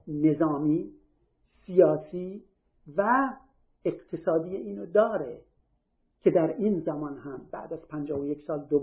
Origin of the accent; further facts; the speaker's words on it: Iran; به عنوان یک ایرانی، به عنوان کسی که وطنش رو دوست داره